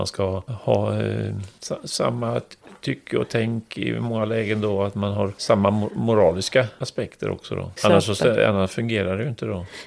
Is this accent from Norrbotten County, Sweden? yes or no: no; Trollhättan, Västra Götaland County, Sweden; men du kan väl se att jag kommer från Trollhättan.